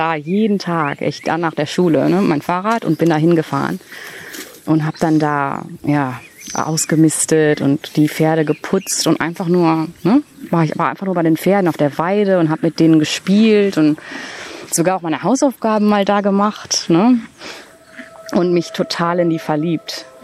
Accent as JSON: {"language": "German", "country": "Germany", "tie": "born there"}